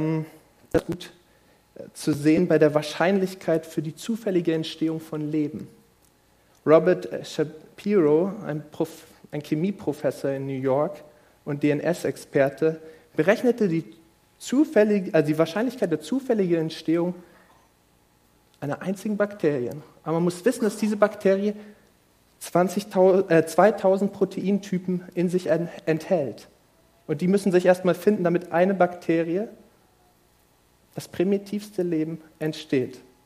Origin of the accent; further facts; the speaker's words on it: Brazil; German is a second language; ihr wisst, ich komme aus Brasilien, wir haben den größten Regenwald der Welt.